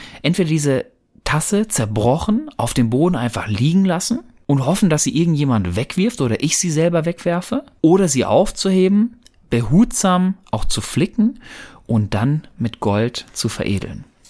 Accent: North Rhine-Westphalia, Germany; Ich komme ja ursprünglich aus dem Pott

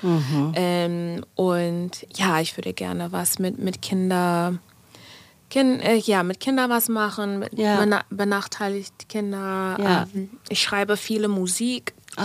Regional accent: Cincinnati, Ohio, United States; German is a second language; Ja, ich gebe auch sehr viele Workshops in meiner Heimat, in Cincinnati, auch in Houston.

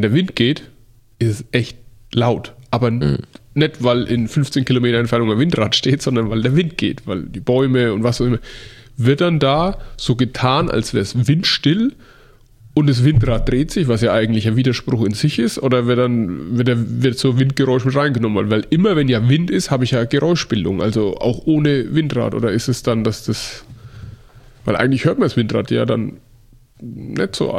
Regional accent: Bergrheinfeld, Bavaria, Germany; ich bin in Berg Rheinfeld aufgewachsen, wo ich sage, das Ding hat auch keiner gewollt.

